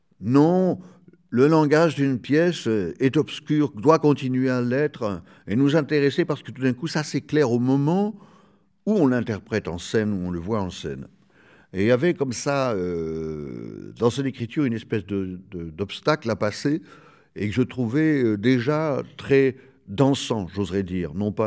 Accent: Hauts-de-France, France; Je suis du Nord

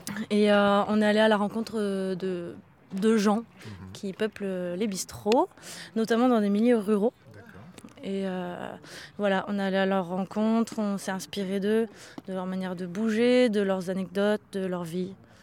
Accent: Brittany, France; Et il s'avère qu'on vient toutes les deux de Bretagne.

